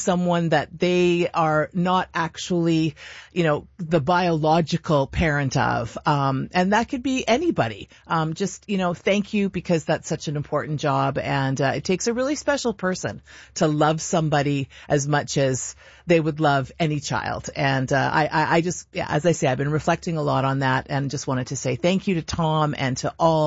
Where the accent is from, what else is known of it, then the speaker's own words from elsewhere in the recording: Kelowna, British Columbia, Canada; that was when I was growing up in Kelowna.